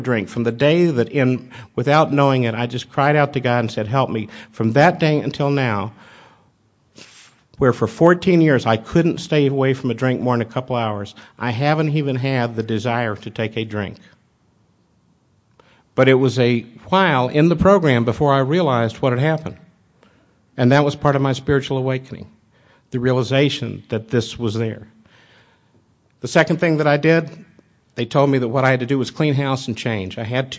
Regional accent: Louisville, Kentucky, United States; I didn't have a home in Atlanta. I was from Louisville, so I moved back to Louisville.

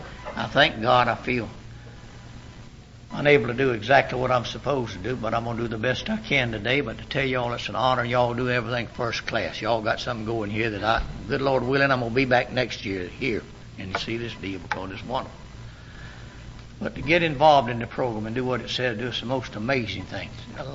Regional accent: Georgia, United States; I was raised up in South Georgia town now on a one-horse farm.

